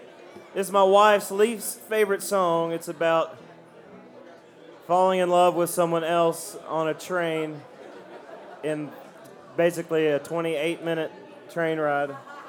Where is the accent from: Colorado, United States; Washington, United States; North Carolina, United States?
North Carolina, United States; Raleigh; We'll play a song that, we're from Raleigh, North Carolina. Does anybody know where that is?